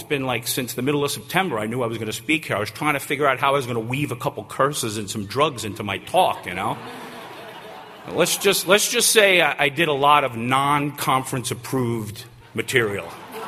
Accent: Centereach, New York, United States; also born or lived in Riverhead; I grew up in Center Reach, but then I ended up moving out to Riverhead because I met a woman, and I ended up getting sober out in Riverhead.

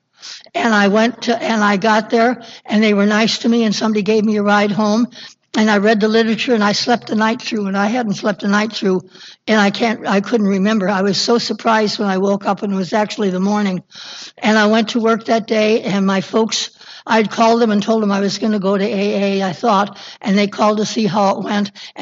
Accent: Iowa, United States; So I came back to Owine, which is where I grew up in Iowa. Nobody's ever heard of that probably.

